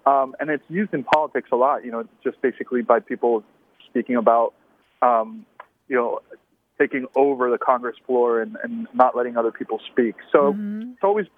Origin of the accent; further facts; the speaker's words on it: Mexico City, Mexico; first language Spanish; English is a second language; also born or lived in San Diego, California, United States; I might not sound like it, but yes, native Spanish speaker. I grew up actually in Mexico City, and then in San Diego, California, so I've been back and forth a lot between